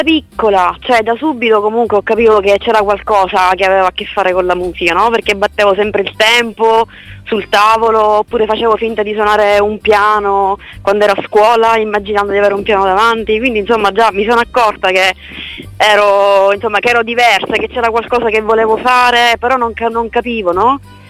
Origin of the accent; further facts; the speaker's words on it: Lentini, Sicily, Italy; in questo momento sono nel mio paese d'origine, a Lentini, vicino Siracusa.